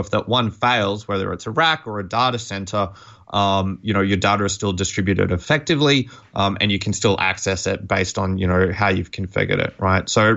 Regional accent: Australia; now in United States; I do definitely talk a little bit funny. I'm originally from Australia. So please bear with me as I struggle to translate to American English.

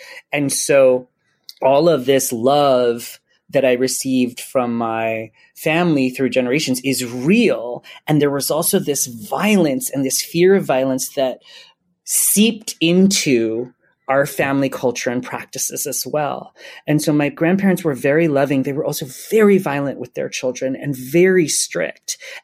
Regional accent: Hawaii, United States; I grew up in Hawaii and I love being from Hawaii and what that means and the culture I gained from it.

